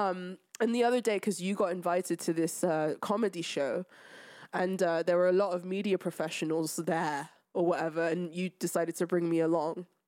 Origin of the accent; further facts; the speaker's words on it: London, United Kingdom; I'm a Londoner through and through. This is the city I was born in, you know?